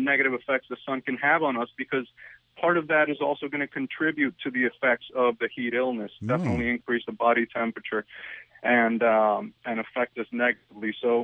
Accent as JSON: {"language": "English", "country": "Puerto Rico", "tie": "born or raised there", "said": "I grew up in Puerto Rico and played football as well, so I know the heat very well"}